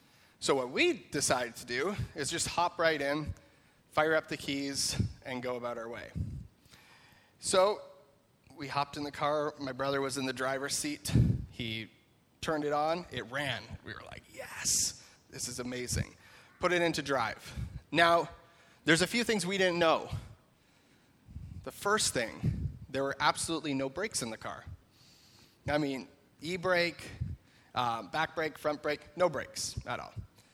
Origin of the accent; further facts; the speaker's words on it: Holstein, Ontario, Canada; I am from Acton, but originally I am from Holstein. So I spent from age 10 to age, whenever I got married, in Holstein, Ontario, on a farm on Southgate 14.